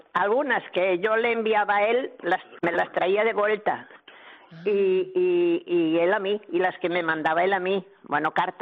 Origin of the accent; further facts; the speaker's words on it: Padrón, Galicia, Spain; Pues éramos vecinos, yo soy de Padrón y él también.